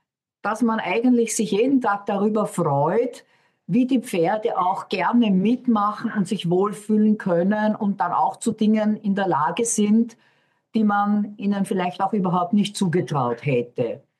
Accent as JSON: {"language": "German", "country": "Austria", "tie": "born or raised there", "said": "Ich bin damals in Österreich aufgewachsen"}